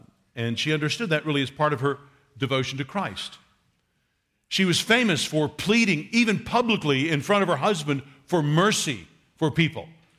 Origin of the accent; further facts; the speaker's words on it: Kentucky, United States; I'm from Kentucky, let me just be clear.